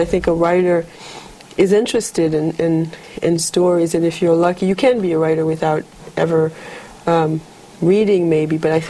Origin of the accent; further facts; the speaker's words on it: Haiti; growing up in Haiti